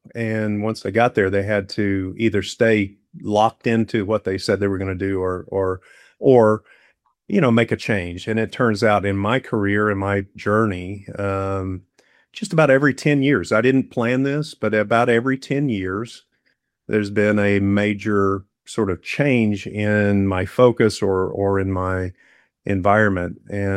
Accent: El Reno, Oklahoma, United States; So I went, so I grew up in a small town in kind of central western Oklahoma, just west of Oklahoma City, a town named El Reno.

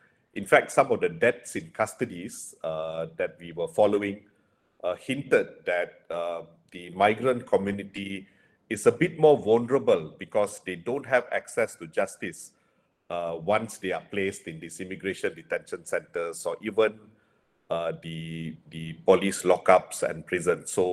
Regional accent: Malaysia; I mean, as a Malaysian, of course, I'm concerned.

